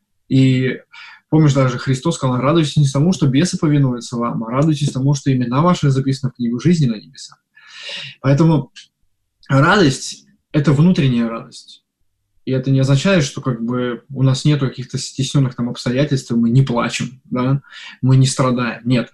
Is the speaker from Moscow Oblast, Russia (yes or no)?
no; Ivanovo, Ivanovo Oblast, Russia; Нет, я родом из Иваново.